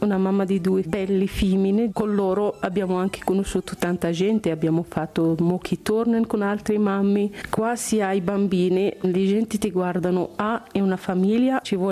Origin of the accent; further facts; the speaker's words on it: Meknes, Fès-Meknès, Morocco; Italian is a second language; moved away as an adult; now in Switzerland; sono nata in Marocco a Meknès al 73. Sono arrivata qua dopo 2 anni che sono vissuta in Danimarca e in Francia e sono arrivata in Bregaglia perché il mio marito lavora in Engadina.